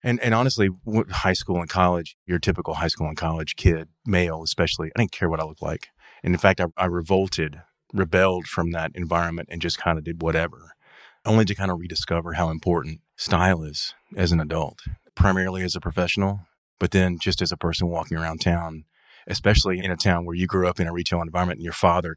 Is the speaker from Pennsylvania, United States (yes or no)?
no; Huntsville, Alabama, United States; Growing up here and growing up the way that I grew up in a retail family